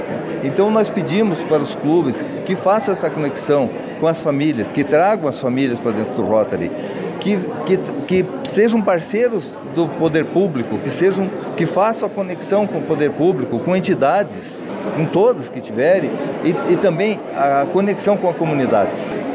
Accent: Campos Novos, Santa Catarina, Brazil; lá da minha cidade, que sou de Campos Novos, né?

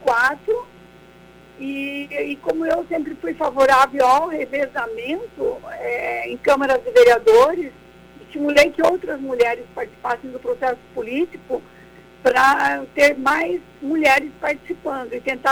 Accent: Brusque, Santa Catarina, Brazil; also born or lived in Joinville; que eu saí de casa em 1971, saí de Brusque e fui para Joinville para estudar e trabalhar

